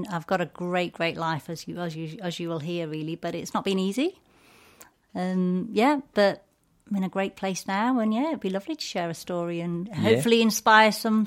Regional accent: Sheffield, Yorkshire and the Humber, United Kingdom; born there; Not Rotherham. I was born here in Sheffield, under the viaduct, as I like to say.

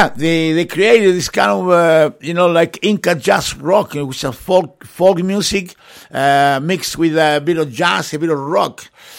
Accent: England, United Kingdom; Because I grew up here in England

